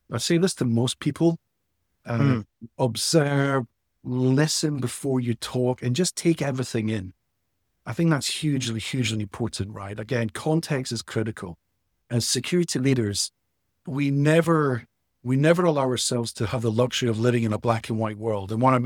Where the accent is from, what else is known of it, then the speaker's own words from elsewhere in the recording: Edinburgh, Scotland, United Kingdom; I'm from Scotland. I'm from Edinburgh.